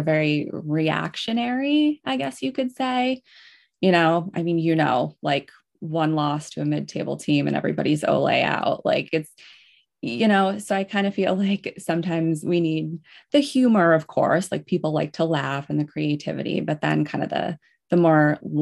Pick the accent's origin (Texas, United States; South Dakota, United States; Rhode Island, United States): Rhode Island, United States; So where I grew up in Rhode Island is little Portugal, basically.